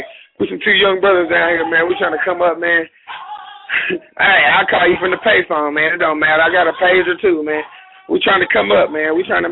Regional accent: Nashville, Tennessee, United States; now in Texas, United States; I'm from Nashville, Tennessee. Been doing comedy since I was about 13, man.

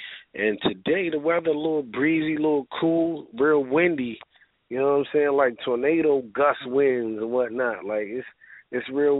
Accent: Baltimore, Maryland, United States; I'm from Baltimore City, man, East Baltimore to be exact. You know, born and raised right here, home city, the home of the wire.

